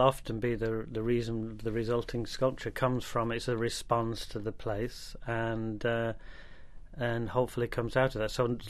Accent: United Kingdom; I come from the British. My art has grown in the British landscape

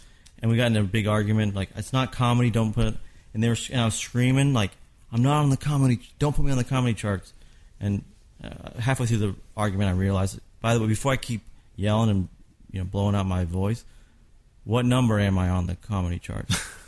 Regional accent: Kentucky, United States; now in Nashville, United States; I'm from Kentucky.

